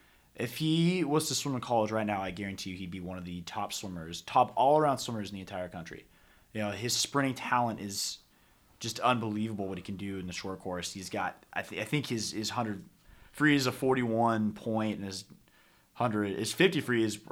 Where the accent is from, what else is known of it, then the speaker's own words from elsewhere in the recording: California, United States; In the Bay Area, which personally I love because I'm from the Bay Area.